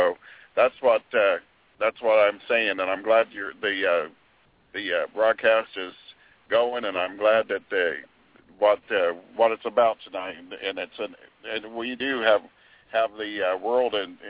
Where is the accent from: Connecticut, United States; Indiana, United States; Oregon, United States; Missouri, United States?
Indiana, United States; Kokomo; I'm from Kokomo, Indiana.